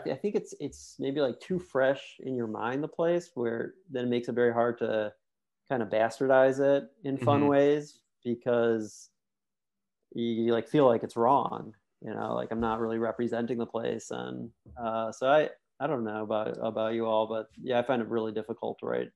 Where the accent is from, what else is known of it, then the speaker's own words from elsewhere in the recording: Chicago, Illinois, United States; I grew up in Chicago. My family's pretty, you know, long time Chicago family.